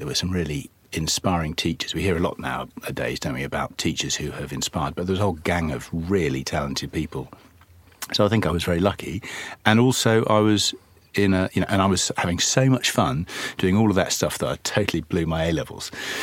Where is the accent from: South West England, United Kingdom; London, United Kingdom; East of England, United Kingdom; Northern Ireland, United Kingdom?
London, United Kingdom; born there; I was born in London, in Hammersmith.